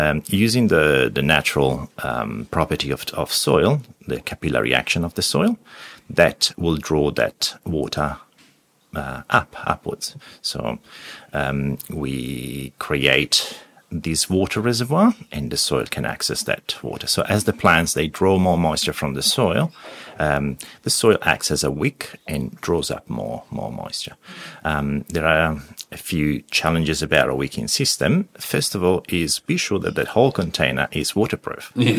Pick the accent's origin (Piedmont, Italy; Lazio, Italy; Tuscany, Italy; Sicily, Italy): Piedmont, Italy; I grew up in Italy, north of Italy, mm-hmm. and from a region called Piemonte, in a small farm, but with a very long tradition. So my family has been living in that piece of land and in the house for about seven generations.